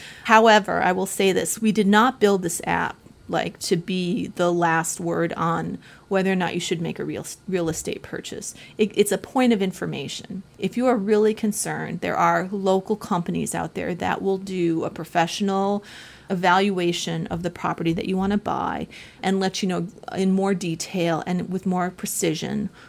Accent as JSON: {"language": "English", "region": "Florida", "country": "United States", "tie": "born or raised there", "also_born_or_lived": "Manhattan / Philadelphia", "said": "when I was growing up in Florida, we'd never heard of climate change."}